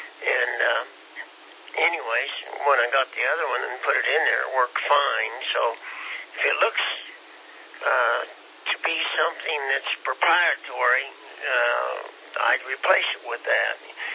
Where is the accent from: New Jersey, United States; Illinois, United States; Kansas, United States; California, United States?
Kansas, United States; I'm a little slow. I'm from Kansas, you know.